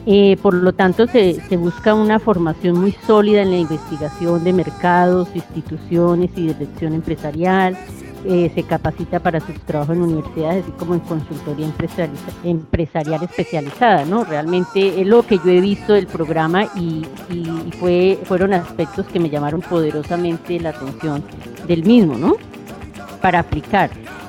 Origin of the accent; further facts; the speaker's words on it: Colombia; moved away as an adult; now in Salamanca, Spain; yo me vine de Colombia el día 17 de diciembre y me integré al doctorado el 19 de diciembre de ese mismo año y hasta la fecha he estado aquí en Salamanca.